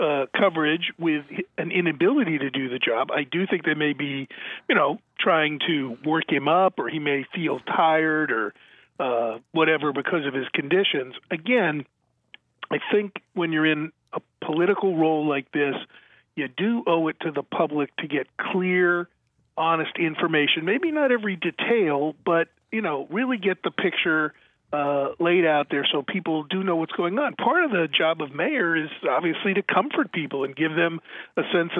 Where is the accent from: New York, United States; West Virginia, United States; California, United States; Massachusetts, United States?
Massachusetts, United States; Boston; let me add, as a Bostonian native, I my family's all still there